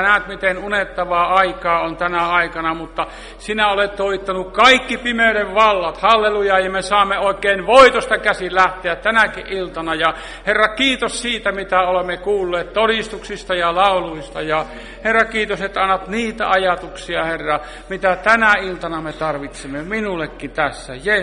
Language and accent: Finnish; Sonkajärvi, North Savo, Finland; Minä olen kotoisin sieltä Sonkajärveltä, missä ne sitä eukkoa kantavat pian alaspäin rapakossa aina kesäisin.